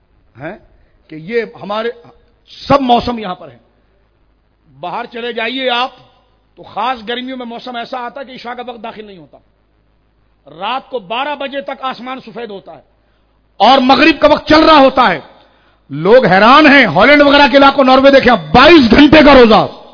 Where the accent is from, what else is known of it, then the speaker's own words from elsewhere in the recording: Pakistan; میں نے کہا مجھے فخر ہے کہ میں پاکستانی ہوں الحمدللہ.